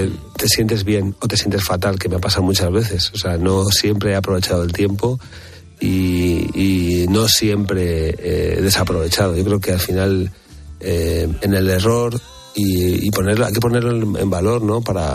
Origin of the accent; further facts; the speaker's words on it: Madrid, Community of Madrid, Spain; me he nacido y me he criado aquí en Madrid, como podéis ver por mi acento, suave y dulce.